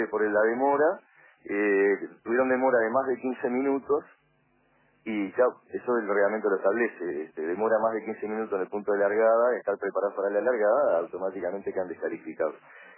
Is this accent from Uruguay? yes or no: yes; Uruguay; te queda la satisfacción como uruguayo